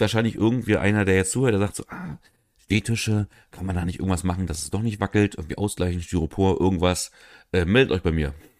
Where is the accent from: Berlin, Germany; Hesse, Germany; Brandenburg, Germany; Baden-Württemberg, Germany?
Berlin, Germany; Ich bin aus Berlin